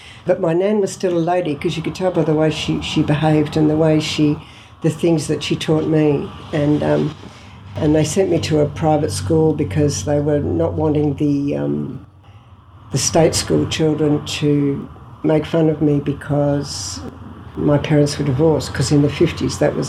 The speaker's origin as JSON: {"language": "English", "town": "Melbourne", "region": "Victoria", "country": "Australia", "tie": "born there", "said": "But I've always been very proud to feel that I was born in Richmond, because that's real Melbourne."}